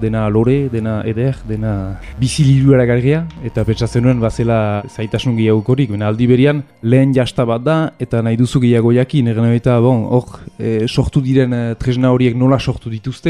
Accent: Saint-Jean-le-Vieux, Nouvelle-Aquitaine, France; now in Bayonne, France; jatorriz Garaztaga, Donazarre Herrikoa eta gero aspaldian Baionan bizi eta Baiona inguruan lan egiten.

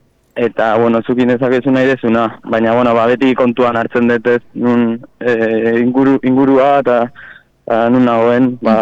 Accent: San Pedro, Basque Country, Spain; hasi ginen San Pedro nire herrian

